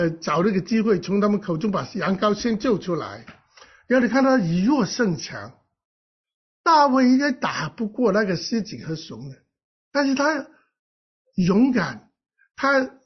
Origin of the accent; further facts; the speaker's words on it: China; 我们中国人的教育就是不信任孩子啊，不愿意托付，也不尊重孩子。